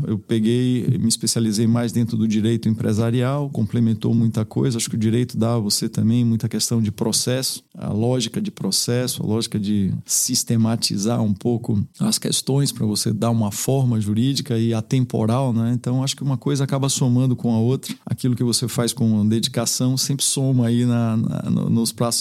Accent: Bahia, Brazil; moved away as an adult; now in São Paulo, Brazil; meu pai acabou voltando para a Bahia também por algumas opções familiares. E eu acabei sendo criado na Bahia, então tenho alma baiana, dupla cidadania, como eu costumo dizer.

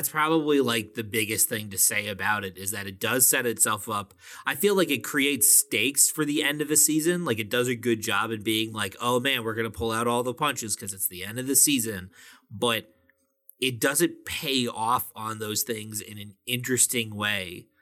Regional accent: New York, United States; I was from Long Island, New York City, and moved to Western New York

